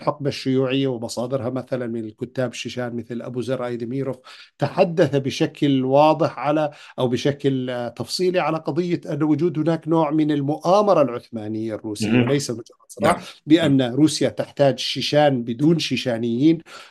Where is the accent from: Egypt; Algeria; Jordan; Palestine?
Jordan; Zarqa, Zarqa Governorate; الزرقاء الآن مدينتي المحببة والحبيبة